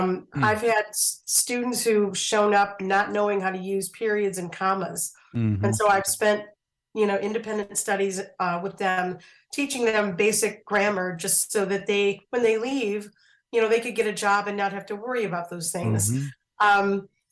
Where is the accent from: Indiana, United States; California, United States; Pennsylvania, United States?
Indiana, United States; Gary; One of the conditions that I had to study was the fact that I was from Gary, Indiana.